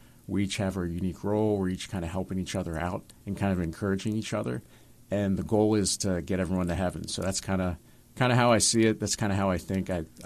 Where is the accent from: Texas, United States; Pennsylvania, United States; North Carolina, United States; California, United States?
Pennsylvania, United States; Camp Hill; But growing up, I grew up in Camp Hill, and so my parish growing up was Good Shepherd.